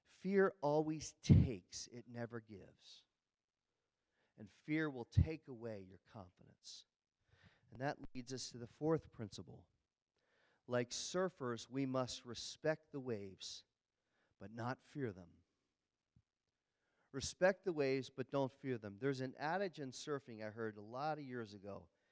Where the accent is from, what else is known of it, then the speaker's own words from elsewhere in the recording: Pennsylvania, United States; also born or lived in North Carolina; I grew up on the Jersey Shore. We lived in Pennsylvania. We go to the Jersey Shore every summer, and there are decent waves on the Jersey Shore. Then we moved to North Carolina.